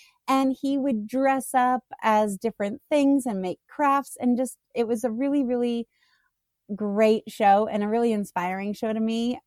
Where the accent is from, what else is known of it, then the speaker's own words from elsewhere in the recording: Canada; now in United States; Well, I grew up in Canada, so I have the rare issue of being in the States